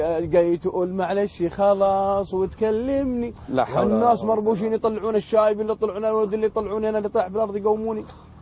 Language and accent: Arabic; Unaizah, Al-Qassim, Saudi Arabia; من عنيزة المكة ديرتنا عنيزة في القصيم حوالي 800 كيلو